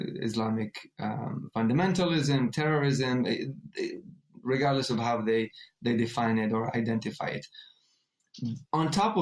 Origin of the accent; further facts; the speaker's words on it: Hebron, West Bank, Palestine; when I would compare myself to my friends that I grew up with in Hebron, some were either imprisoned or killed.